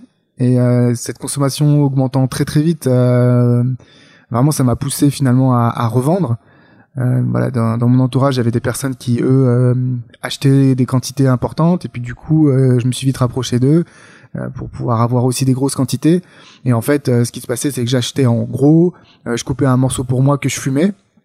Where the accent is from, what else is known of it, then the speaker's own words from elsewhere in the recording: New Caledonia; moi j'ai grandi en Nouvelle-Calédonie